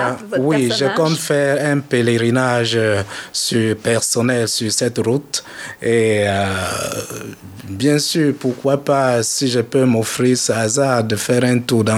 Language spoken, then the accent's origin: French; Baham, West, Cameroon; born there; cet endroit où je suis né au Cameroun, qui est une ville du Cameroun dans l'ouest